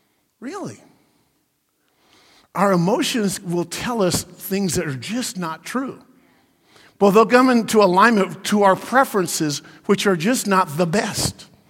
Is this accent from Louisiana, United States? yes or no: no; Portland, Oregon, United States; She was raised in Southwest Portland. I was raised in St. John's.